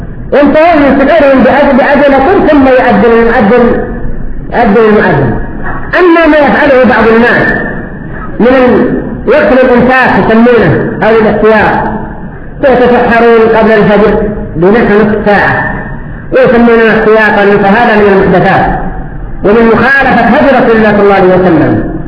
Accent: Yemen; عندنا في اليمن

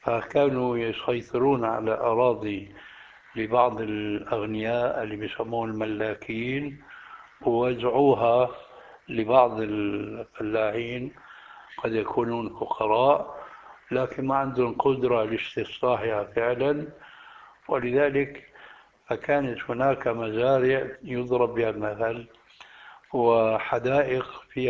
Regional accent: Syria; هذا كما وقع عندنا في سوريا وربما في بلاد أخرى

